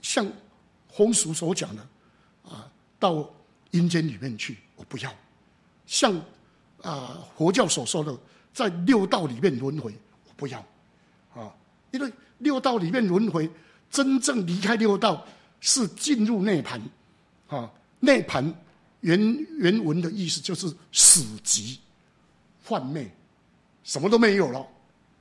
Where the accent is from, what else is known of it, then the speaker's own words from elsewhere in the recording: Taiwan; 我们台湾人，拜神几乎都是为了求财。